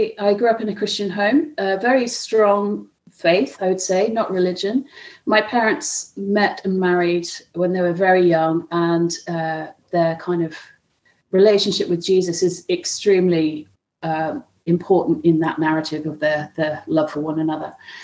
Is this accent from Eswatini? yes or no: no; Hong Kong; And so growing up in Hong Kong in the, I guess, the 90s, 80s, 90s, it was a really interesting time. And my family actually have a long history in the region. My dad also grew up in Hong Kong.